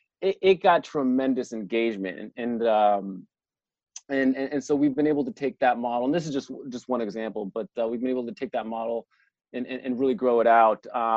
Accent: United States; being American and spending most of your time in the U.S.

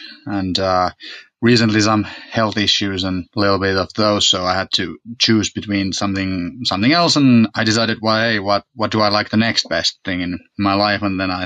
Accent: Finland; English is a second language; Yeah, yeah. 30 years, just like 1 month ago.

